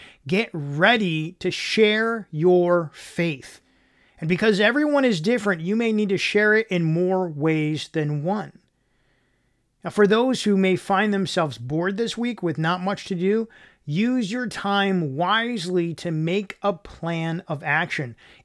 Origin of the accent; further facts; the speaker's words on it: Michigan, United States; Now, yes, I grew up in the Great Lakes State, a body of water in any direction every 6 miles, and I don't know how to swim.